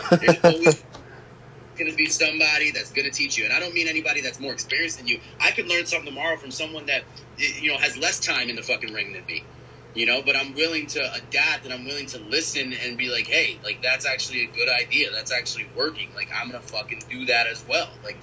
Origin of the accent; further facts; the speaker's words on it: Bronx, New York, United States; I'm born and raised in the Bronx, brother. You can't be coming at me. I'm a diehard Yankee fan.